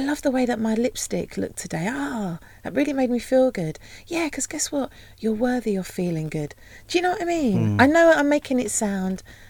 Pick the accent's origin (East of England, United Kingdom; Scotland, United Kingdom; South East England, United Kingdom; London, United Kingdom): London, United Kingdom; Peckham; so I grew up in Peckham.